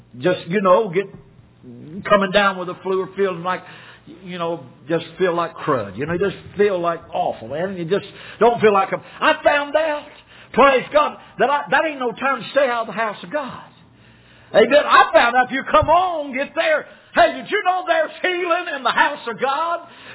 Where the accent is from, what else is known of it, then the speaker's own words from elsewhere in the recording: the South, United States; Pardon me, I'm from the South.